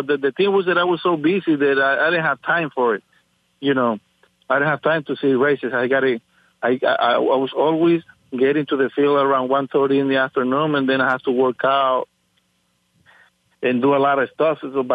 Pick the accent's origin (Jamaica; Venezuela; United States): Venezuela; Ciudad Bolívar, Bolívar; Well, the city where I'm from, Ciudad Bolívar in Venezuela, we used to have a racetrack, right?